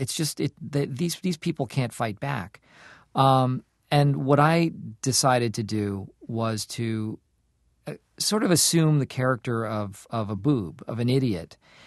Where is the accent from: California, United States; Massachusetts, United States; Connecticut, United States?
Massachusetts, United States; Acton; I grew up in Acton, Massachusetts.